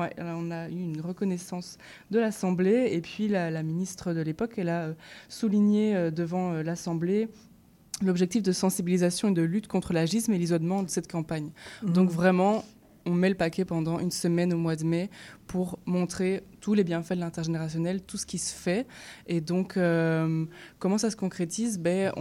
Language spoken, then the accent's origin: French; Belgium; Moi, je viens de Belgique, donc... ma famille, je ne les vois pas beaucoup.